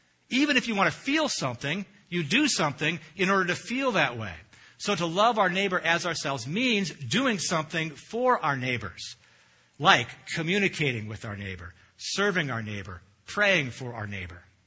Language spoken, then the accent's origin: English; Mountain View, California, United States; now in Sunnyvale, United States; Now, I grew up in Mountain View, and I can tell you, looking back now, I can tell you the names of every person who lived on our block.